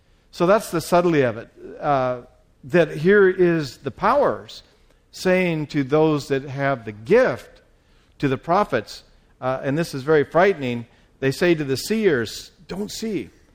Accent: United States; I'm not going to talk about any place else because I'm an American citizen.

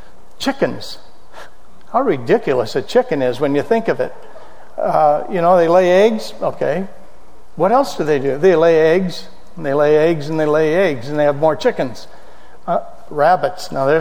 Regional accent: Oregon, United States; I said, "Well, I came from Oregon. We had them up there."

